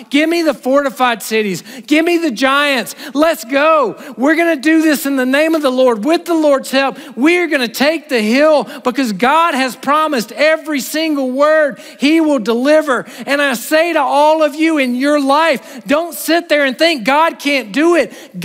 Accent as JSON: {"language": "English", "region": "South Carolina", "country": "United States", "said": "I am from South Carolina."}